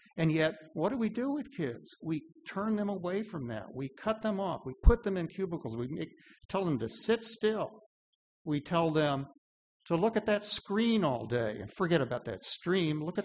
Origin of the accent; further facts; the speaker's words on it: Raytown, Missouri, United States; It's tough for the kids growing up in the house that I grew up in Raytown, Missouri, to go outside and play in those woods